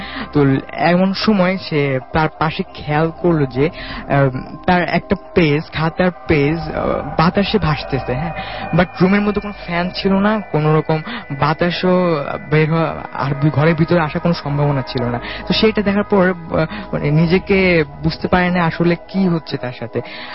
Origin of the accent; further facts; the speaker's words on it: Dhaka, Dhaka Division, Bangladesh; ধানমন্ডি থেকে এসেছি, Dhaka college first year.